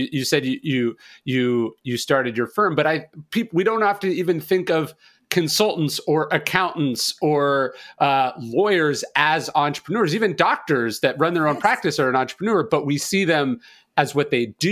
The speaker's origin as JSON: {"language": "English", "town": "Sacramento", "region": "California", "country": "United States", "tie": "born or raised there", "said": "We grew up in Sacramento, which is a government town."}